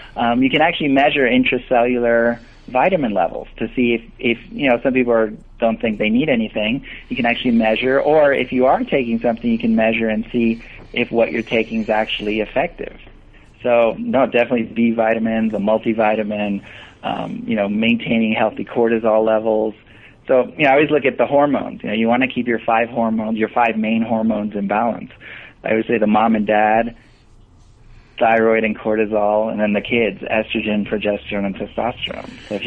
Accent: Costa Rica; So I know English and Spanish. I'm from Costa Rica originally

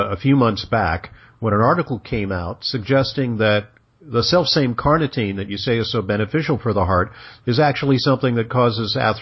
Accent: Los Angeles, California, United States; Yeah, I grew up in Los Angeles

